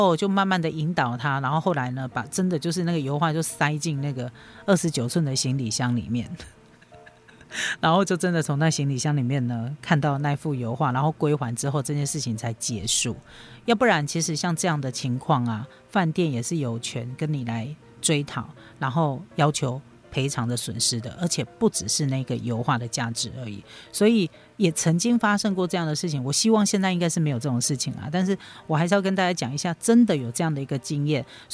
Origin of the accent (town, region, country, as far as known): Taiwan